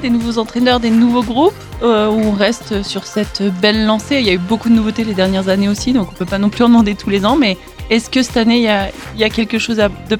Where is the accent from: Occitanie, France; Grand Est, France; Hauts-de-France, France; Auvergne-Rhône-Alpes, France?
Auvergne-Rhône-Alpes, France; Tignes; quand on a grandi à Tignes, on est tous un peu passés par le club des sports